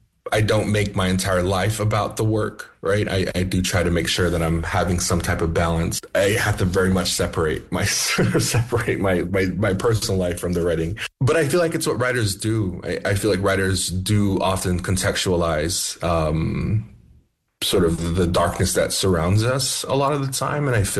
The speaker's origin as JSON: {"language": "English", "town": "Gallup", "region": "New Mexico", "country": "United States", "tie": "born or raised there", "said": "I have a very ambivalent relationship with Gallup. Again, I consider it my hometown, right? As a border town, it carries so much of my childhood, right? I feel like my memories of Gallup and growing up are sort of divided."}